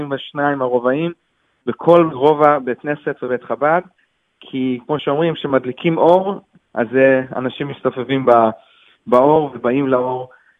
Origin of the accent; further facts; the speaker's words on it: Hungary; אני בעצמי בא ממשפחה יהודית-הונגרית, גדלתי פה בתקופת הקומוניזם, וההורים שלי בעצמם לא ידעו שהם יהודים עד גיל העשרה